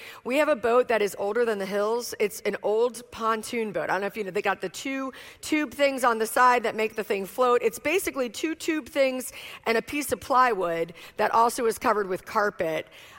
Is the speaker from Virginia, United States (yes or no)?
yes; Richmond, Virginia, United States; I'm from Richmond, Virginia.